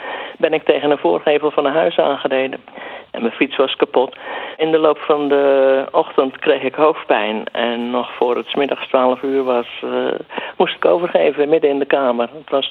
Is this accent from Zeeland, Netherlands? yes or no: yes; Brouwershaven, Zeeland, Netherlands; In de jaren 50, in Brouwershaven.